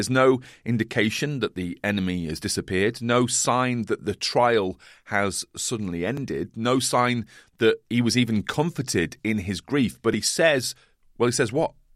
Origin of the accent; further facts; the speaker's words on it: United Kingdom; Maybe we're too British at times and don't want to overstep the mark